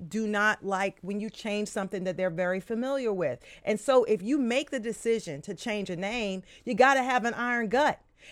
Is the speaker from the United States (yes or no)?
yes; Washington, District of Columbia, United States; We're from Washington, D.C. area.